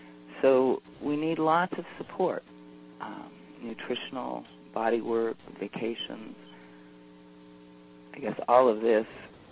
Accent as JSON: {"language": "English", "region": "the West", "country": "United States", "tie": "born or raised there", "said": "my father was a wildlife biologist who worked for the Forest Service, so I was raised out in the National Forest, so the West."}